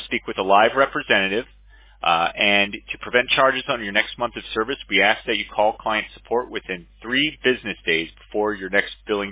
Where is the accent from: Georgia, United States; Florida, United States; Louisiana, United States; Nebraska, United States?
Florida, United States; West Palm Beach; you're in my hometown in West Palm Beach.